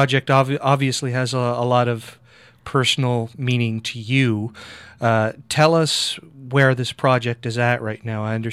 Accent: New Waterford, Nova Scotia, Canada; I come from New Waterford, where there's a monument to the 1917

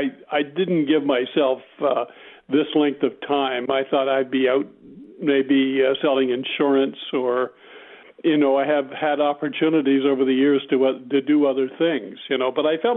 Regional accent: Nova Scotia, Canada; accent: Nova Scotia; moved away; And I brought with me my Nova Scotia dialect, my accent

